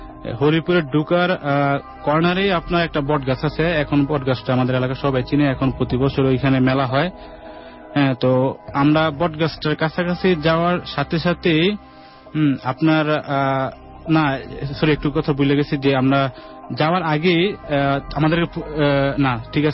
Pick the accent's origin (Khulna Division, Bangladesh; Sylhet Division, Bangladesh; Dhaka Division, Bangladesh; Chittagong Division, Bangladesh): Chittagong Division, Bangladesh; Comilla; আমি কুমিল্লা হুরমা থেকে এসেছি।